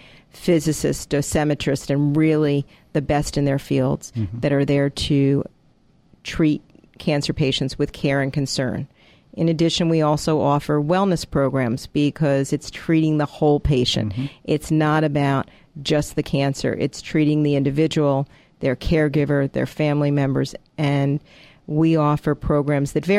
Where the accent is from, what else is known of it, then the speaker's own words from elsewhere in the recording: New York area, United States; moved away as an adult; now in Atlanta, United States; as you can probably tell from my lovely accent, I am not from Atlanta, Georgia originally. I'm from the New York area.